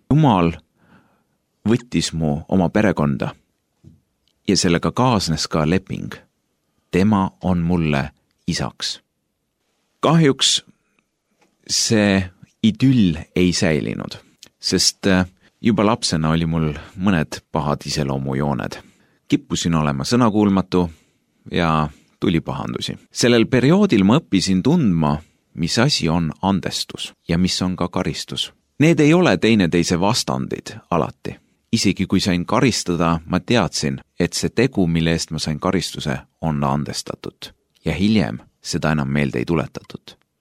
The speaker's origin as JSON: {"language": "Estonian", "town": "Rakvere", "region": "Lääne-Viru County", "country": "Estonia", "tie": "born there", "lives_now": "Tartu, Estonia", "said": "Kui ma sain 11-aastaseks, siis läks mu elu keeruliseks. Majanduslikel ja praktilisel põhjustel pidi meie perekond ümber kolima Tartusse, mis asub 120 kilomeetrit eemal minu sünnilinnast, Rakverest."}